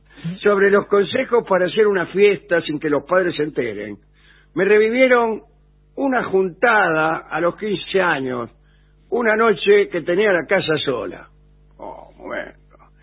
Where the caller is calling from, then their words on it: Neuquén, Argentina; de Neuquén.